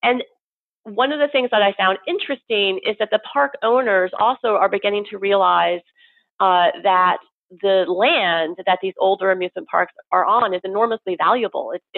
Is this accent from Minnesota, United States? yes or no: no; New Jersey, United States; No, I'm from New Jersey, and which is one of the reasons I ended up at NYU. So I'm a typical New Jersey person.